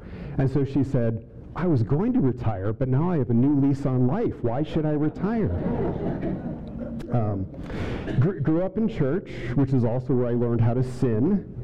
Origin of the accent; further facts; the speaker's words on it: Massachusetts, United States; now in Colorado, United States; I grew up in Massachusetts, so I was part of the original colonies. I mean, I wasn't part of the original colonies, but that's where I grew up as a pastor's kid.